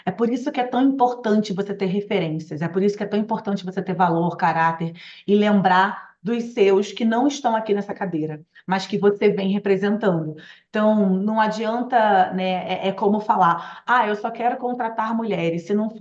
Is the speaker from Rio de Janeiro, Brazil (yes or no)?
yes; Rio de Janeiro, Brazil; Eu falando aqui enquanto carioca que morava no Rio naquela época